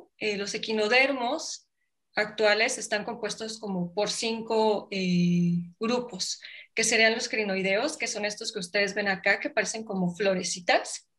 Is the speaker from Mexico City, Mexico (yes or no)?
no; Oaxaca, Mexico; yo soy del estado de Oaxaca